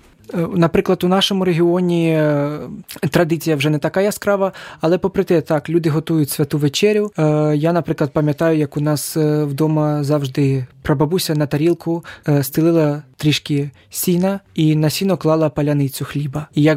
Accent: Chernihiv, Chernihiv Oblast, Ukraine; moved away; я з Чернігова і вже, в принципі, певний час цікавлюся традиційним співом, ще в Україні почав цим цікавитися, досліджую, як можливо, свій рідний регіон, Чернігівщину

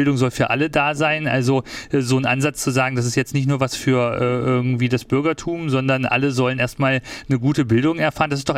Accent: West Germany, Germany; moved away; Als ich komme ja aus dem Westen, hierher gezogen bin

